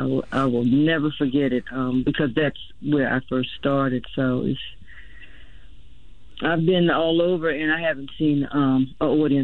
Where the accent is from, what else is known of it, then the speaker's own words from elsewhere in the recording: Philadelphia, Pennsylvania, United States; Of course, I was raised in North Philadelphia, so I knew about the whole area